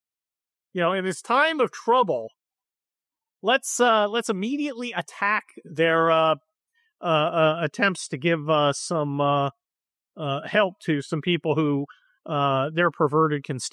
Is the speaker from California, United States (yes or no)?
yes; San Mateo, California, United States; I grew up in San Mateo, right? Which is next to San Francisco. And my mom was an elected official in San Mateo.